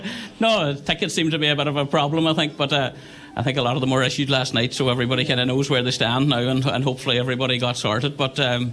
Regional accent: Glenfin, Ulster, Ireland; seeing as I am from Glenfin.

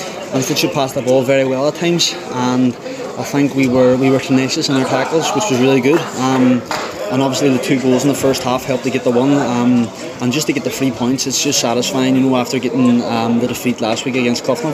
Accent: Derry, Northern Ireland, United Kingdom; My hometown. It's been about, I think it's like 8 or 9 years since I scored in Derry

